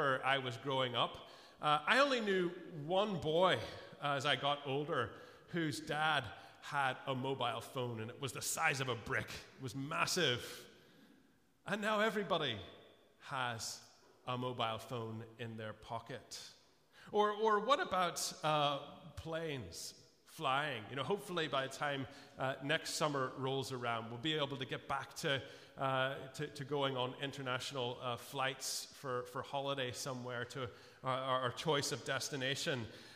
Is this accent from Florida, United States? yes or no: yes; Florida, United States; You know, I grew up in Florida, as you know. I grew up just about a mile from the beach.